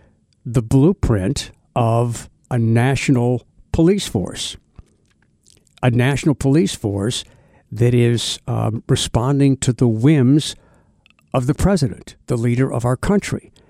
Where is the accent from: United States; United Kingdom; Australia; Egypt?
United States; to me, as an American, that's pretty scary.